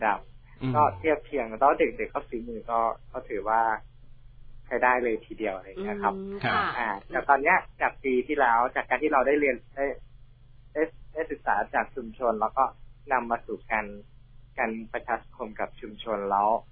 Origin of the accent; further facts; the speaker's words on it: Phetchaburi, Thailand; ผมเนี่ยก็เป็นคนเพชรบุรีนะครับ